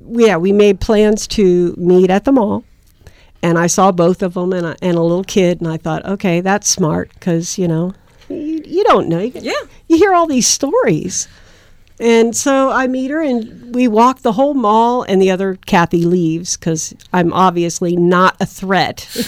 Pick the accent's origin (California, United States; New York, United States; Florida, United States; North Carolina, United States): Florida, United States; St. Petersburg; And I said, well, I don't know Tampa that well. I'm from St. Pete.